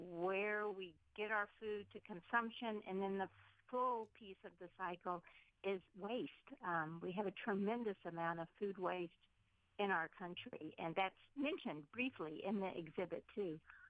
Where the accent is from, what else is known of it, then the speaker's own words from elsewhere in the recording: Tyler, Texas, United States; moved away as an adult; I was raised in the South in Deep East Texas, in Tyler, Texas, in a very food-oriented family which celebrated the kitchen and the dining table.